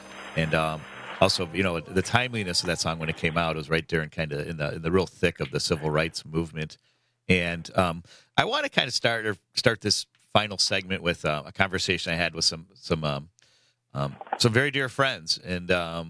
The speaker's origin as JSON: {"language": "English", "country": "United States", "said": "especially ethnic Catholic Americans like myself, is that there's this assimilation towards being, well, I'm American."}